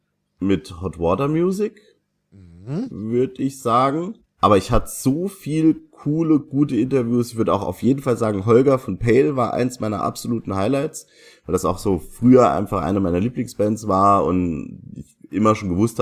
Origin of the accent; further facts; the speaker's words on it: Saarland, Germany; Bei uns im Saarland